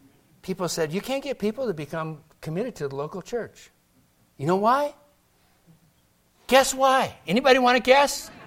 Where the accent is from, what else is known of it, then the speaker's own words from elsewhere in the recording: Seattle, Washington, United States; also born or lived in Miami / Los Angeles; now in Colorado, United States; Well, I grew up with that in Seattle. So then we go to Miami.